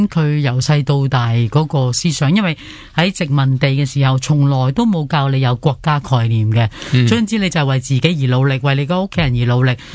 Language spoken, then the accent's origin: Cantonese; China; 我哋中国人有句说话嘛